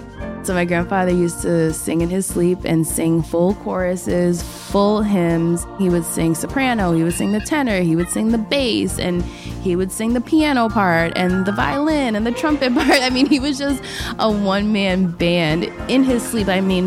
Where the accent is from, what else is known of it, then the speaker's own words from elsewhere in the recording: Boston, Massachusetts, United States; now in New York City, United States; I currently live in New York City, and I'm originally from Boston.